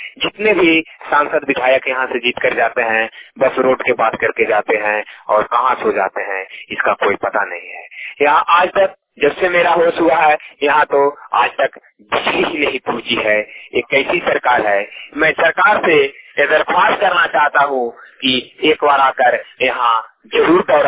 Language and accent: Hindi; Pandepura, Jharkhand, India; ग्राम Pandepura, post Pandepura, थाना हंसगंज, जिला चतरा, झारखंड का निवासी हूँ।